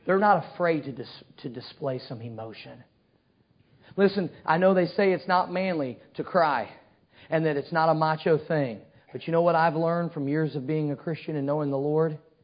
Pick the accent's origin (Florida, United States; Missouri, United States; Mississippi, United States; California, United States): Missouri, United States; Cape Girardeau; I pray for my hometown, Cape Girardeau, Missouri.